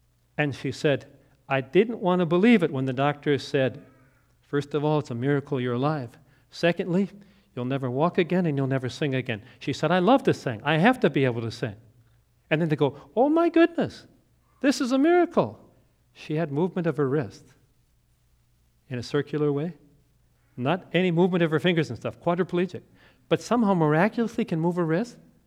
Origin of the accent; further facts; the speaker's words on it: New Richmond, Wisconsin, United States; I grew up in New Richmond, Wisconsin, so when I hear places like Ellsworth and River Falls